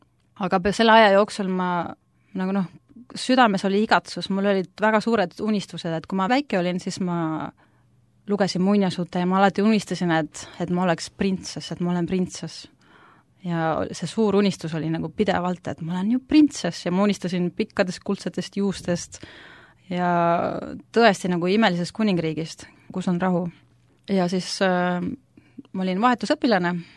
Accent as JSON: {"language": "Estonian", "town": "Pilistvere", "region": "Viljandi County", "country": "Estonia", "also_born_or_lived": "Rakke", "said": "Ma olen pärit Pilistvere kandist, aga enne seda olen ka Rakkes elanud väiksena. Ja ma olen 3 aastat kristlane"}